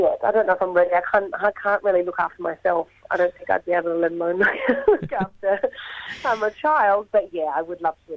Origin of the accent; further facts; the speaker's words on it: Australia; when you work in Australia, you go, oh, I'm Australian. And I go, I'm really lucky because I'm Australian